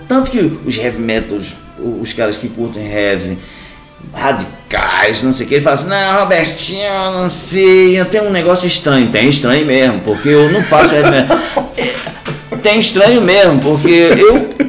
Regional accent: Brazil; Tem sim, porque eu sou brasileiro.

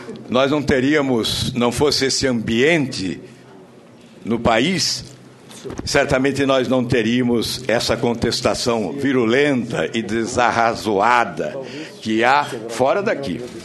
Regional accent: Paraná, Brazil; Nós que somos do Paraná, temos o dever de conhecer, conhecemos e defendemos.

